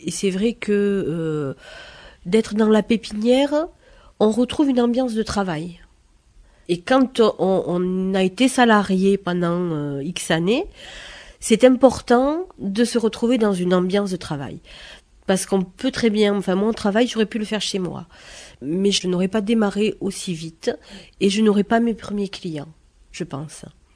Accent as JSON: {"language": "French", "town": "Hasparren", "region": "Nouvelle-Aquitaine", "country": "France", "lives_now": "Mouguère, France", "said": "je suis originaire d'Asparin, j'habite pour le moment à Mouguère."}